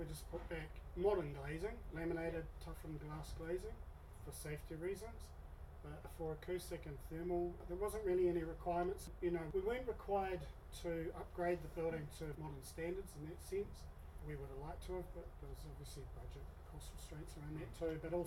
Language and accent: English; Hawke's Bay, New Zealand; I'm from Hawke's Bay originally, but we'd actually moved back here only about 7 years ago, so we were new to the area in some respects.